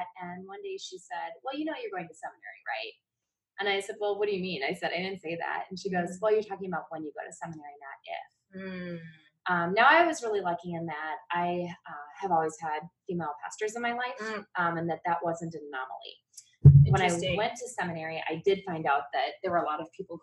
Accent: Midwest, United States; now in Seattle, United States; I came from the Midwest, and so I've been the pastor here since then.

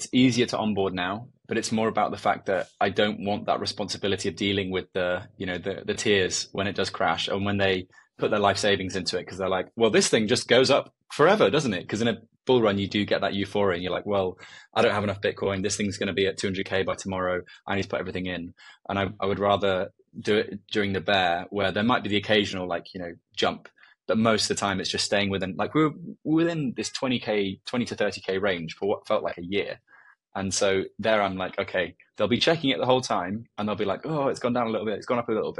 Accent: England, United Kingdom; now in Portugal; they know that I'm the English, and they treat me as such, and it's good fun. Like I have a good rapport with the people that I know here on a local basis.

